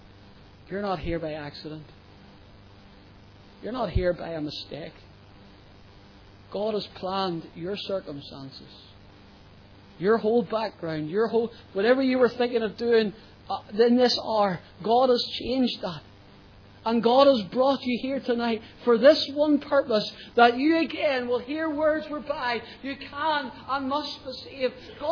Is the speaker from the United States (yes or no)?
no; Portadown, Northern Ireland, United Kingdom; My hometown, Portadown, is broken sin.